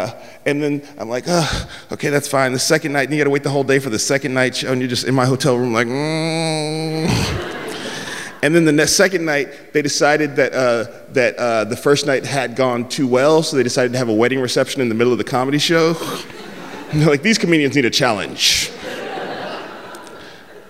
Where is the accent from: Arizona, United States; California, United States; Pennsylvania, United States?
California, United States; San Francisco; I'm from San Francisco. I've never, ever heard that before and never thought that I would hear that. I live in San Francisco.